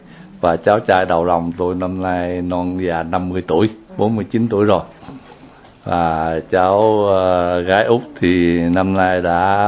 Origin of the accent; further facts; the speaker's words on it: China; tôi người Tàu.